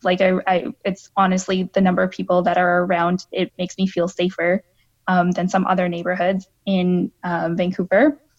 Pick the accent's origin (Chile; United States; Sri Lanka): Sri Lanka; now in Canada; I'm a racialized immigrant settler. I moved to Canada from Sri Lanka in, 1999 or 2000. And as kind of a result of the civil war that was going on at the time.